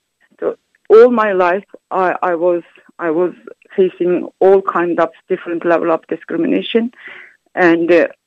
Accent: Xinjiang, China; English is a second language; I'm from Xinjiang. I'm from East Turkestan. I have identity of East Turkestan. I'm Uyghur.

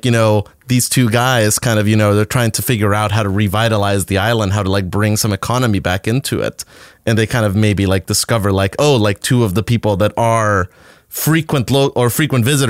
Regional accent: Costa Rica; growing up in Costa Rica, where tourism is something around 65% of the economy

